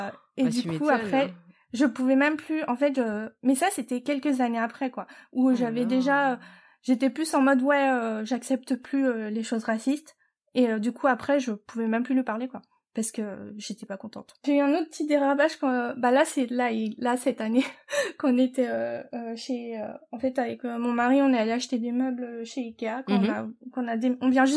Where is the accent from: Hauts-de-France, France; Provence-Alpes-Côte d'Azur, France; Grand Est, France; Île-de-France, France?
Île-de-France, France; Paris; Et là, je fais, je le regarde et tout, et je fais, ouais, je viens de Paris.